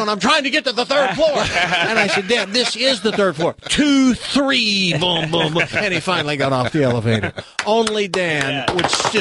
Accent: Bristol, South West England, United Kingdom; And, we're from Bristol, Swaddle.

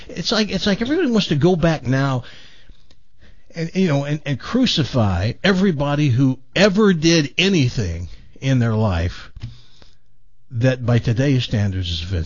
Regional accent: Tennessee, United States; I grew up in Tennessee. I heard on an almost daily basis the N-word.

